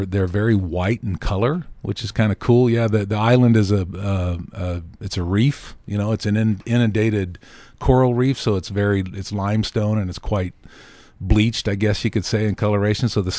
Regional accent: Wyoming, United States; Well, I'm originally from Wyoming. I don't know, a lot of people. I'm the only person they've ever known who's originally from Wyoming. But So I grew up there, and I went to the University of Wyoming

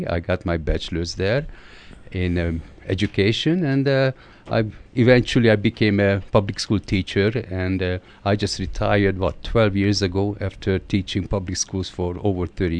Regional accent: Budapest, Hungary; now in Tucson, United States; Well, originally I was born in Budapest, Hungary, and I was born and raised there. And I left Hungary back in 1956 after the Hungarian Revolution. I escaped.

